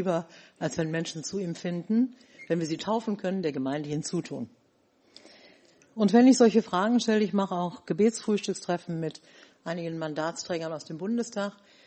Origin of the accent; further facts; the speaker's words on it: Rhineland, Germany; Ich komme aus dem Rheinland, mache auch sehr gerne Witze. Daran mussten sich meine Gemeindeglieder in Sachsen-Anhalt erst gewöhnen.